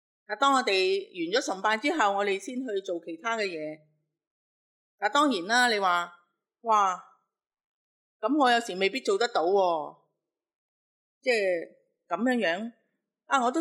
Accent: Hong Kong; 对于我们香港人一向过着很繁忙的生活来讲

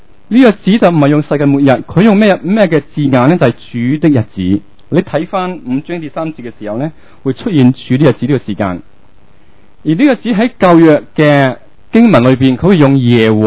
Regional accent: China; 我系中国人

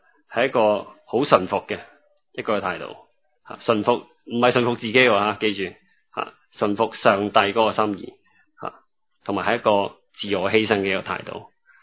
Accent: China; 即是好像我们中国人即是中国人的社会里面你讲个名字出来就可以了。

